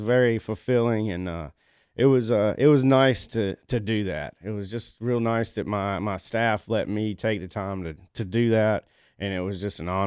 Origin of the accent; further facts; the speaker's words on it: Burlington, North Carolina, United States; My grandmother's turning 100, and we're from Burlington in Mebane, and she's been in Mebane.